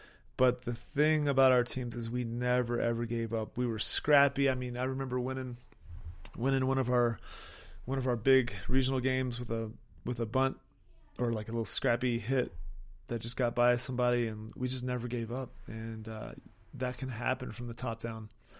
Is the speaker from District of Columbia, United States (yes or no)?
no; Florida, United States; But growing up in Florida, we would always go to the beach and we'd play in the waves and stuff